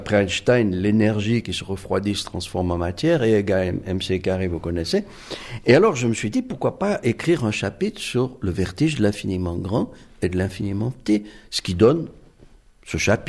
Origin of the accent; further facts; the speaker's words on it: Switzerland; born there; Pourquoi est-ce que je suis né en Suisse plutôt qu'en Chine?